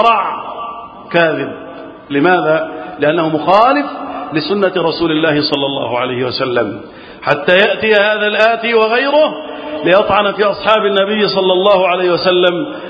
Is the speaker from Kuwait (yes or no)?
no; Egypt; اللهم احفظ بلدنا مصر وسائر بلاد المسلمين من الفتن